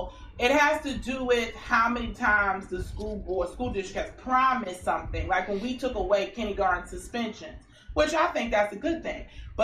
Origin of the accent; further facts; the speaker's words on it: Chicago, Illinois, United States; Like, when I found out, like, I'm from Chicago originally. Mm-hmm. So I taught in Chicago and New York.